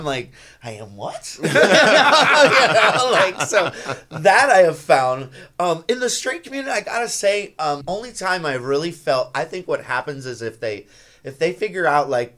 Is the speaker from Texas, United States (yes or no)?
no; Florida, United States; I mean, we grew up in South Florida, I would think most of us, you know?